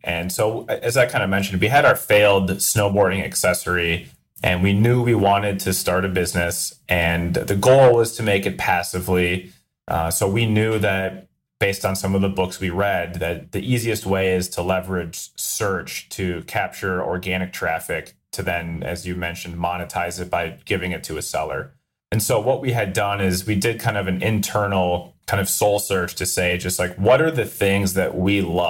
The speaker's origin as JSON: {"language": "English", "region": "Minnesota", "country": "United States", "said": "Now, I'm from Minnesota, and this was in 2013 or 14."}